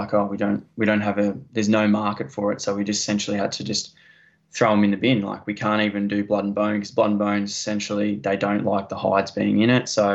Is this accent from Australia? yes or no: yes; Victoria, Australia; I am from Eastern Victoria, so born and bred, just pretty much an area out of the city from Victoria. I was very lucky. I grew up on an orchard.